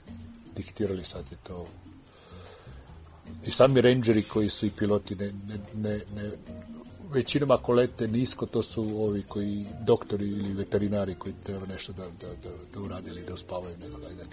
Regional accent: Niš, Southern and Eastern Serbia, Serbia; now in Switzerland; Pa iz Niš sam pošao, a došao sam do Švajcarske.

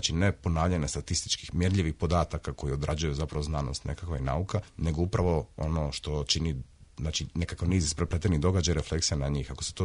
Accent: Split, Split-Dalmatia County, Croatia; Jedan od gradova treba biti Split. Moj rodni grad

